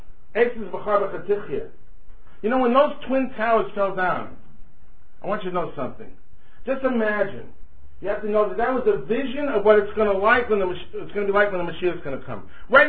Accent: New York City, New York, United States; And I'm an American. I'm a New Yorker, and I've lived there my whole life

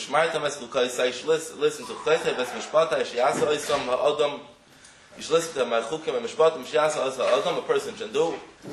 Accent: United States; English is a second language; I have a different accent, I'm from America.

